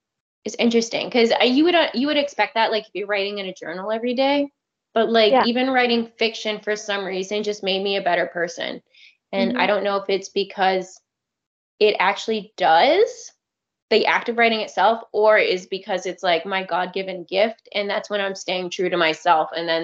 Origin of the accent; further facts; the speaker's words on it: United States; But I was like, I want to do something American because I'm American.